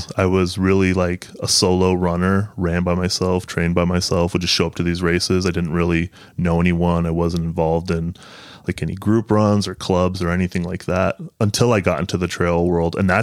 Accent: Alaska, United States; now in Arizona, United States; So, yeah, I was born and raised in Alaska. I've been here about 8 years.

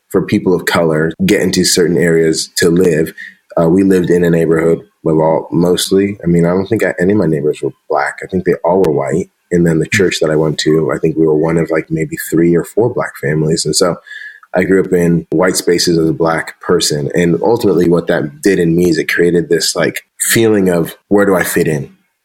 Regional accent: San Diego, California, United States; I am from San Diego.

